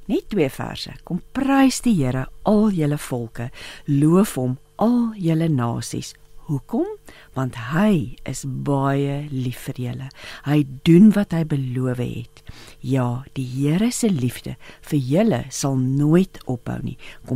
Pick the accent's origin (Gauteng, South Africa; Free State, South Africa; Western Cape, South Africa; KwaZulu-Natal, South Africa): Free State, South Africa; Ek het ook in die Vrystaat maar vroeg in my lewe groot geword.